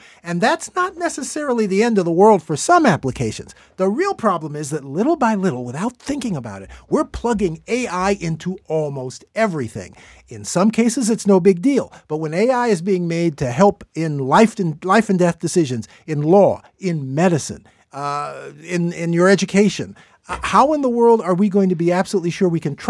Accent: Chicago, Illinois, United States; I'm originally from Chicago.

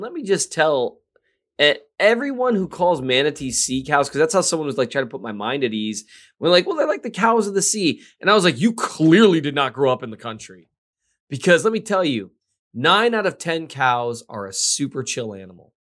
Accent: North Dakota, United States; also born or lived in Missouri; Because I grew up in rural North Dakota and Missouri, and I have run from some cows, man.

